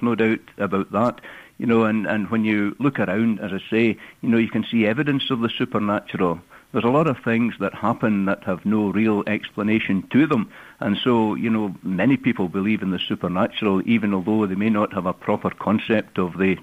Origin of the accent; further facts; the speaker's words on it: Scotland, United Kingdom; You mentioned that I come from Scotland. It's a beautiful place in many places